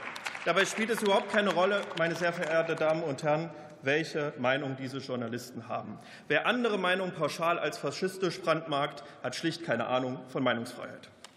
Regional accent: Erfurt, Thuringia, Germany; ich war an diesem Wochenende zu Hause. Zu Hause in meiner Heimatstadt Erfurt.

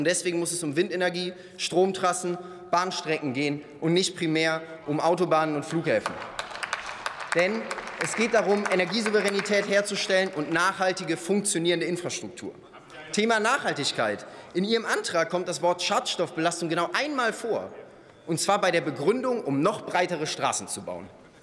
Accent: Eifel, Germany; Ich bin in der Eifel groß geworden.

